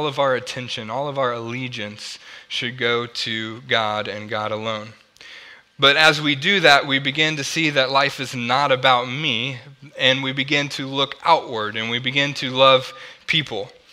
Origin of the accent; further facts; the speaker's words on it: Oklahoma, United States; And remember, I'm from Oklahoma, so Wichita, Kansas was only about 2 hours from us.